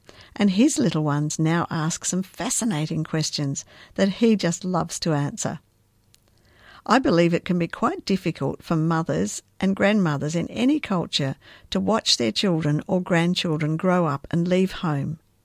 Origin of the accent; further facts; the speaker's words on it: Tasmania, Australia; also born or lived in Papua New Guinea; I grew up in Australia, in fact, in the little state of Tasmania, right down the very south of the mainland of Australia. When I was married, we lived for a few years in Papua New Guinea.